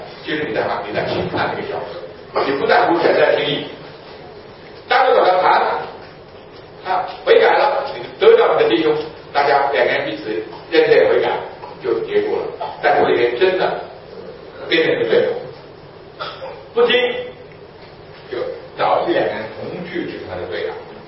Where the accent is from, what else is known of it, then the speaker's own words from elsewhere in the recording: China; 这是我们中国人往往这是不对的，这是不对的。